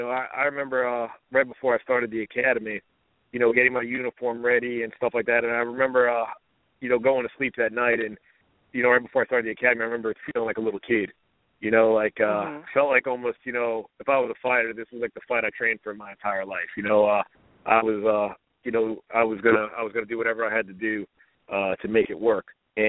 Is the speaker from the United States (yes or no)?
yes; New Jersey, United States; And I'm from New Jersey originally.